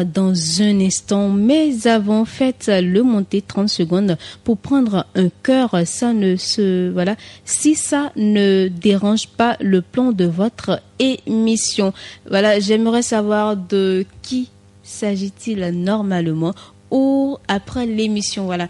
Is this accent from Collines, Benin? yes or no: yes; Savalou, Collines, Benin; Je suis des collines, je suis du centre, je suis de Savalou.